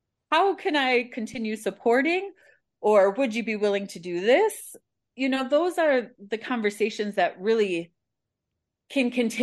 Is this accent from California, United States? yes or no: no; Wisconsin, United States; I really like fresh herbs and cheese because I'm from Wisconsin, right?